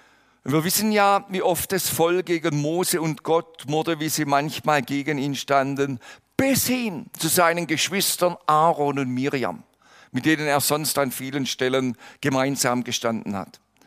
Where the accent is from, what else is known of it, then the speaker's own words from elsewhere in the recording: Baden-Württemberg, Germany; ich komme ja aus dem Schwarzwald ursprünglich